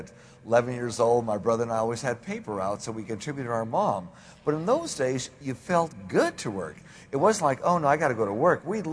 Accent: Los Angeles, California, United States; I was born and raised in downtown Los Angeles. My parents were immigrants. My dad from Italy, my mom from Greece. I'm first generation American.

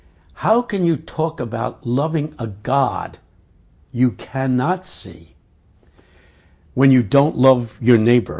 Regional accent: Philadelphia, Pennsylvania, United States; I come from Philadelphia in the United States.

